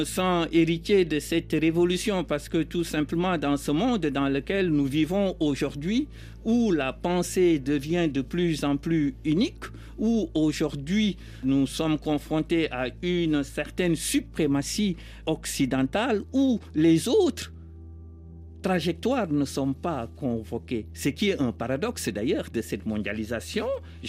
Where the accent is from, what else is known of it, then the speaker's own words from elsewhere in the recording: Fouta Toro, Senegal; born there; Et dans ma région, là où je suis né, au Fouta, ce régime pratiquait l'esclavage.